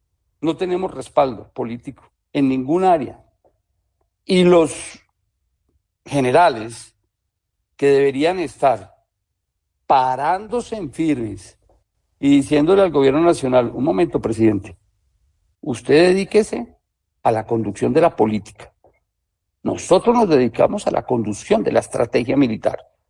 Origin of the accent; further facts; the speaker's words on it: Colombia; nosotros nos paramos como pueblo colombiano a decir, hombre, este es el cambio.